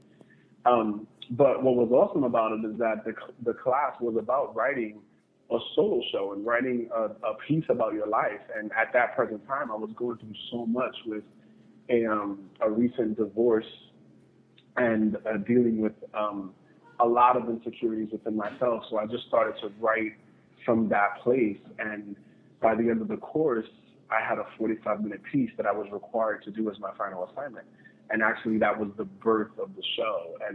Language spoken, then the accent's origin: English; New York City, New York, United States; Well, I'm originally from New York City, the South Bronx, and I am an actor.